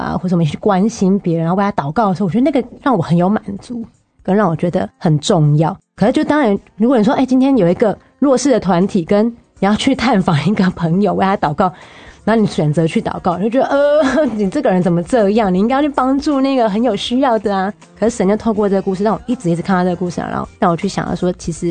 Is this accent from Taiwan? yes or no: yes; southern Taiwan, Taiwan; 那因为我本身是南部人啦